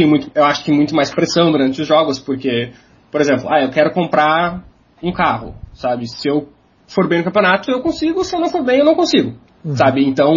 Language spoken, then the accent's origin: Portuguese; Porto Alegre, Rio Grande do Sul, Brazil; Então, eu moro em Porto Alegre, nasci em Porto Alegre.